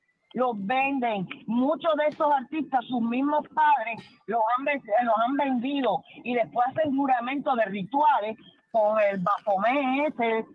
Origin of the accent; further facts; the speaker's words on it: Cuba; En mi país no es ilegal hacerse un aborto. Hacerse un aborto en Cuba es como ir al refrigerador